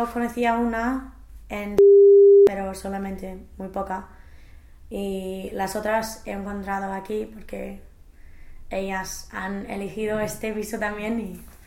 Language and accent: Spanish; England, United Kingdom; Spanish is a second language; soy la sola inglesa y todo el mundo habla conmigo, y creo que mi español se parece mucho a su inglés